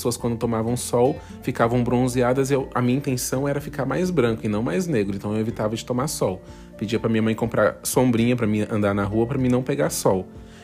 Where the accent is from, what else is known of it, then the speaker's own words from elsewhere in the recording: Goiás, Brazil; also born or lived in Federal District; é essa cidade onde eu nasci. E aí, quando eu fiz 10 anos, a minha mãe comprou a casa própria dela, que ficava no entorno de Brasília, numa cidade que fica muito próximo de Brasília, porém não é mais Brasíli